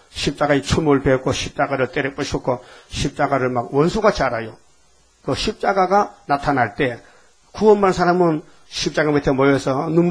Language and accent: Korean; Uiseong, North Gyeongsang, South Korea; 너 어디서 왔냐? 나 의성서 왔어요. 그때 초등학생이거든.